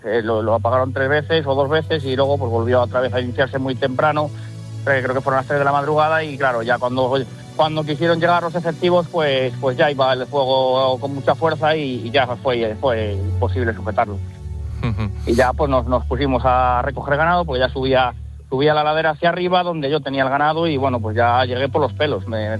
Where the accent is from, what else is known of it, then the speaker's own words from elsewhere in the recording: Asturianos, Castile and León, Spain; En Palacios de Sanabria, yo. Nosotros somos de Asturianos, pero yo me trasladé a Palacios, que está a 2 kilómetros de realmente de donde del pueblo que yo soy